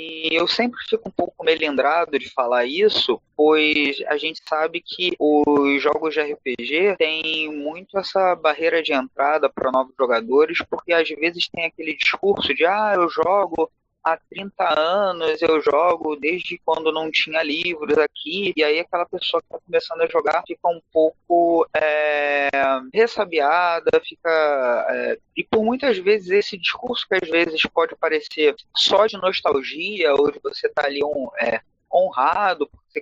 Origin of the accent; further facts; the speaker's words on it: Rio de Janeiro, Brazil; accent: carioca; Eu sou um carioca, o sotaque não me permite mentir, esse chiado super padrão, sou do Rio de Janeiro, capital. Eu moro no subúrbio do Rio, na Zona Norte, Complexo do Alemão.